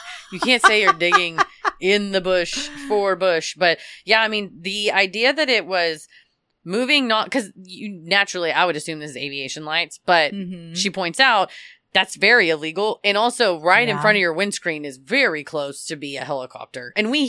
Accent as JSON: {"language": "English", "town": "Mesquite", "region": "Texas", "country": "United States", "tie": "born or raised there", "said": "It didn't used to be in Plano. It used to be Mesquite, Texas, baby."}